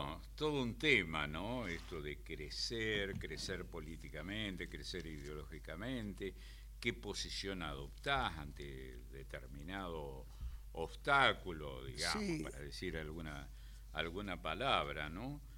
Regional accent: Córdoba, Argentina; now in Buenos Aires, Argentina; yo vivía donde nací, en Córdoba, y me vine a verlo a Buenos Aires

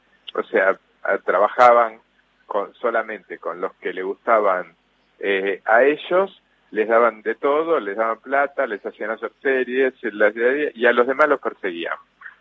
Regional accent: Argentina; nosotros somos el país de Borges, de Bioy, de Cortázar

